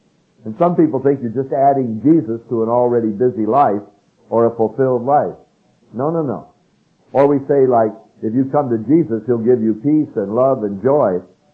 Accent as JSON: {"language": "English", "region": "California", "country": "United States", "tie": "born or raised there", "said": "And I was a boy from California"}